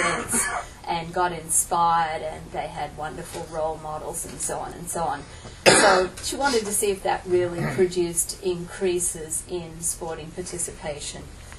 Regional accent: Sydney, New South Wales, Australia; I'm from Sydney, and I sort of know the mentality about sport.

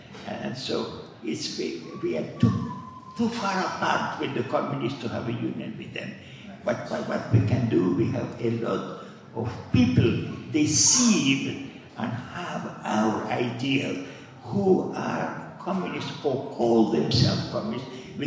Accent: France; I grew up in France.

